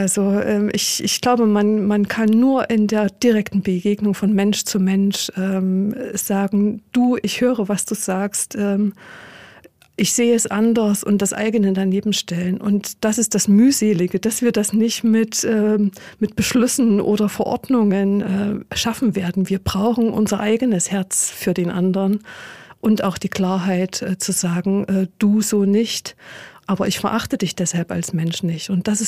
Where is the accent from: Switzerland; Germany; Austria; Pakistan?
Germany; Thuringia; now in Fulda, Germany; Ich pendel ja jede Woche noch von Fulda nach Thüringen in meine alte Heimat